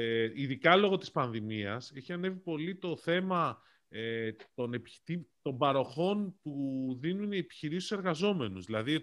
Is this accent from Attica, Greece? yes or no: yes; Athens, Attica, Greece; Όχι, εδώ έχω μεγαλώσει, Αθήνα.